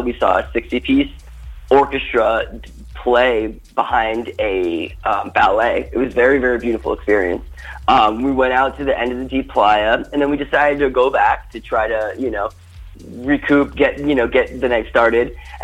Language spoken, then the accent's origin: English; Miami, Florida, United States; now in Boulder, United States; I'm originally from South Florida, from Miami, and I live now in Boulder, which is like a night and day world compared to where I'm from.